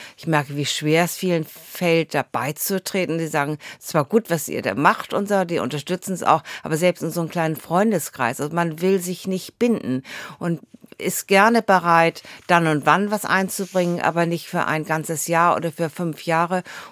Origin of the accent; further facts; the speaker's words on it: Bad Segeberg, Schleswig-Holstein, Germany; born there; now in Husum, Germany; Also ich bin in Bad Segeberg geboren, wohne jetzt in Husum.